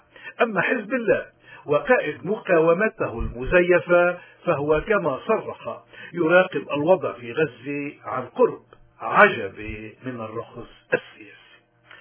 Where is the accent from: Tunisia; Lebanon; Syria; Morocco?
Lebanon; ونحن كلبنانيين كل حدا بلبنان